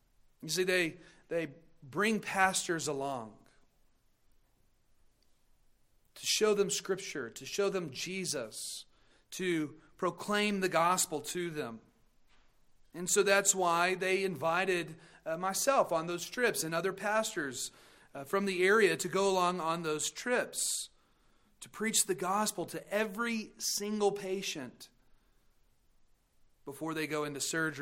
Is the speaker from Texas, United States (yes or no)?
yes; Amarillo, Texas, United States; I'm a pastor from Amarillo.